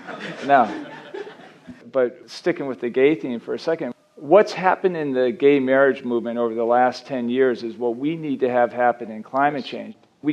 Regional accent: United States; I mean, I'm an American Fortune 250 CEO.

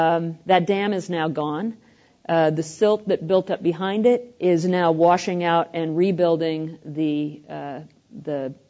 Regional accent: Pacific Northwest, United States; I come from the Pacific Northwest.

